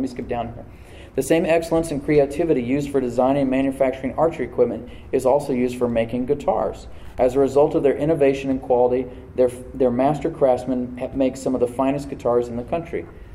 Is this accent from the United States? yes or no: yes; United States; Listen, I'm an American Christian. I was born to a Swedish father and a mother.